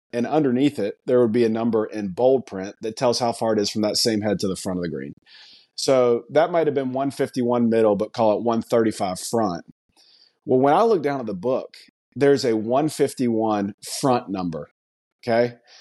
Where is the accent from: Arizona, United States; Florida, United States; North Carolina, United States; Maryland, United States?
North Carolina, United States; Raleigh; We were best pals growing up in Raleigh, North Carolina, and we were just dummies.